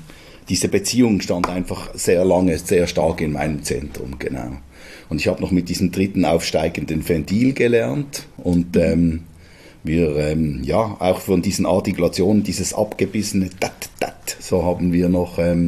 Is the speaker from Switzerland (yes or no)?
yes; Switzerland; das Pre-College ist teilweise bei uns in der Schweiz bei der Musikschule